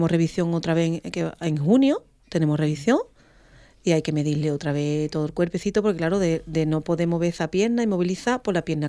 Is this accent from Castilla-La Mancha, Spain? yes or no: no; Chipiona, Andalusia, Spain; Pues claro, en Chipiona, de donde yo vengo, el cante es una cosa que tú tienes, pero que se estudie, eso ya es otra cosa.